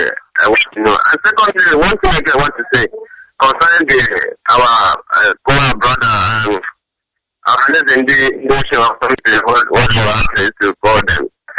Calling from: Benin; I'm from the state in NDC. But I'm calling from Benin Republic.

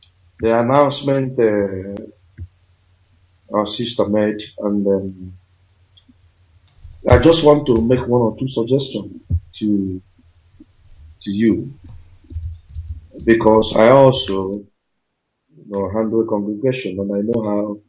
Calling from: Vicenza, Veneto, Italy; I'm based in Italy.

